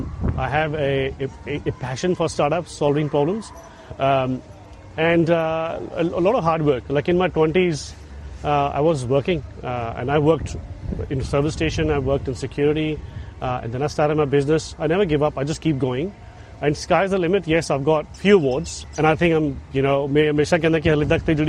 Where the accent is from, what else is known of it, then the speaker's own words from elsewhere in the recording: Baramulla, Jammu and Kashmir, India; born there; ਮੈਂ ਕਸ਼ਮੀਰ ਤੋਂ ਇੱਕ ਬਹੁਤ ਹੀ ਛੋਟੇ ਇਲਾਕਾ ਬਾਰਾਮੂਲਾ ਹੈਗਾ, ਉੱਥੋਂ ਮੇਰੀ ਪੈਦਾਇਸ਼ ਹੋਈ ਦੀ ਹੈ